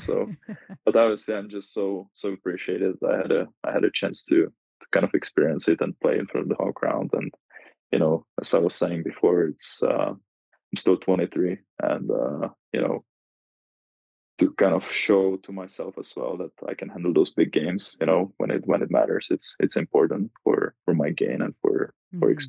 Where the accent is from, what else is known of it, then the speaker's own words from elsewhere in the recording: Brno, South Moravian Region, Czechia; English is a second language; we had a pre-tournament in my hometown, Brno, and we didn't do so well.